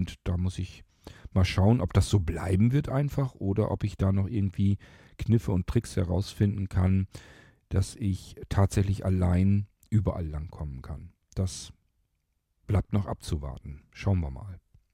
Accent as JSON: {"language": "German", "region": "Lower Saxony", "country": "Germany", "tie": "born or raised there", "said": "in meine Heimat gefahren, von Rochsburg dann weg, nach Niedersachsen zurück."}